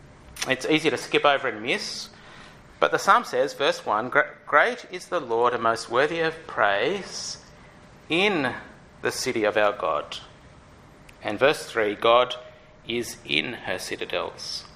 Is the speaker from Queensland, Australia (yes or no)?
yes; Queensland, Australia; accent: Queensland; I guess my pronunciation's giving me away as a Queenslander.